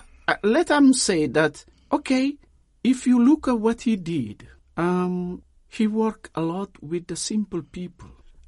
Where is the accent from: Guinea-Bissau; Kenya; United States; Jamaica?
Guinea-Bissau; English is a second language; because I'm an African from Guinea-Bissau. But the first reality is that I'm African